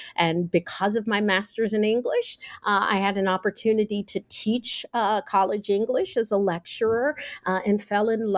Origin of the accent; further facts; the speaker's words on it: Cincinnati, Ohio, United States; I grew up in Cincinnati, Ohio. My parents were from Alabama, moved there for a better life for us.